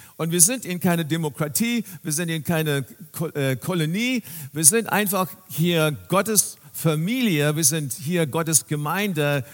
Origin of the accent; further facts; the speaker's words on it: South Africa; Ich bin in Südafrika aufgewachsen